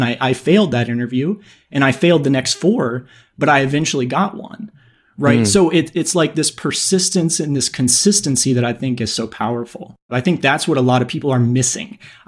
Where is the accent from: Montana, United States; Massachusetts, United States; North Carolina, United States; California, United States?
North Carolina, United States; So for me, I grew up in North Carolina in sort of a lower class environment, like a sort of a negative environment.